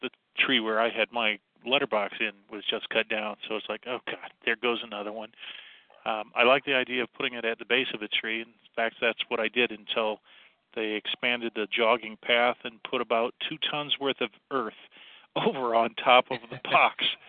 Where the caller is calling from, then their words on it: Ohio, United States; I'm calling from Southeast Ohio.